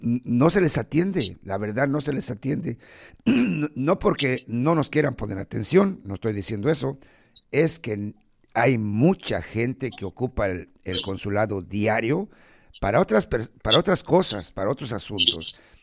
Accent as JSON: {"language": "Spanish", "country": "Mexico", "said": "porque somos mexicanos, mandamos mucho dinero a nuestra familia"}